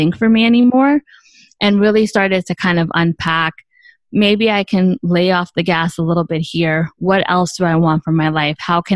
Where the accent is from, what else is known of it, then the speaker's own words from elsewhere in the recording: Bronx, New York, United States; I grew up in the Bronx. I'm first generation Latina.